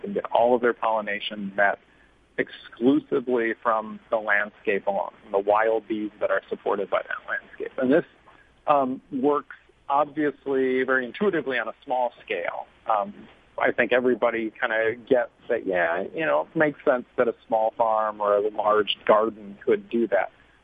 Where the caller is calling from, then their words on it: Western Canada, Canada; I'm calling from Canada here today. And it's amazing research that's been done in Western Canada looking at canola pollination.